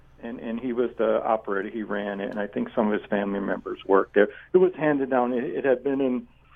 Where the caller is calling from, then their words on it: Pennsylvania, United States; Pennsylvania.